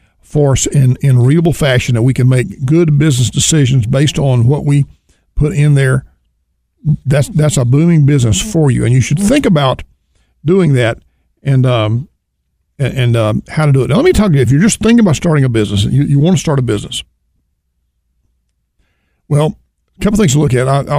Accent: Birmingham, Alabama, United States; I grew up in Birmingham, Alabama, and there were a number of immigrants that moved to Alabama before and right after World War II.

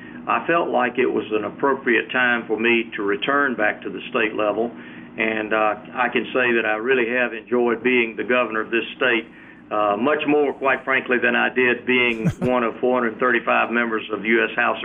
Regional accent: Sandersville, Georgia, United States; also born or lived in Millen; I was born in Millen, but my family moved from that southeastern part of Georgia to middle Georgia in Sandersville when I was three. So I consider Sandersville to be my home. It's there on the fall line between Macon and Augusta. It was a small town.

